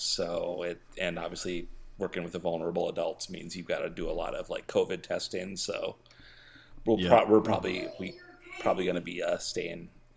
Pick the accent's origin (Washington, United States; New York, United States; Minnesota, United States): Minnesota, United States; Hector; Send it to … Hector, Minnesota, 55342.